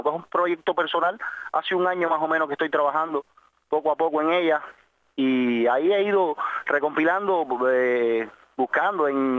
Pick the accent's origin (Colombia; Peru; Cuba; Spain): Cuba; Cienfuegos; moved away as an adult; also born or lived in Qatar / Jordan; now in Egypt; yo soy cubano, ya lo sabes, ya nací en Cienfuegos, allá en Cuba, y desde niño estudié en la escuela de arte, hasta que me gradué. Es decir, soy artista, soy músico, y salí de Cuba como músico con un contrato de trabajo para Qatar.